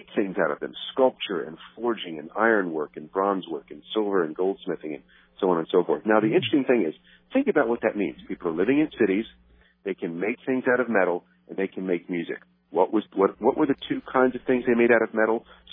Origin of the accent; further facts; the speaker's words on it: East Coast, United States; now in Los Angeles, United States; I mean, I'm an East Coaster. My wife and I came from the East Coast out here 16 years ago, and we moved literally right next door to Hollywood.